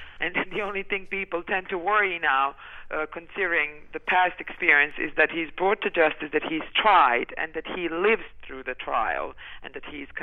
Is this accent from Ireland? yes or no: no; Republika Srpska, Bosnia & Herzegovina; Srpska see Ratko Mladic even today as their hero. I mean, just a few days ago in what used to be my hometown, 12,000 people gathered carrying his photos